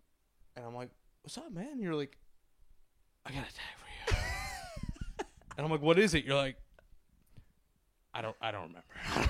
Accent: Illinois, United States; It was like 30 miles out in the northwest suburbs. Oh, okay. The suburbs of Chicago.

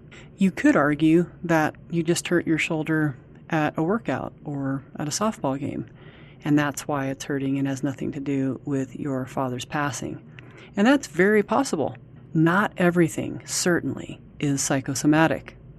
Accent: Albuquerque, New Mexico, United States; I'm from Albuquerque, New Mexico. I'm a massage therapist

